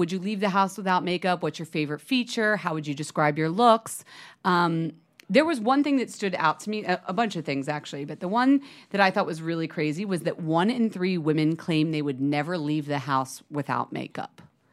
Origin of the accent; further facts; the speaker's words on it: United States; I like to see where we stand as like American women.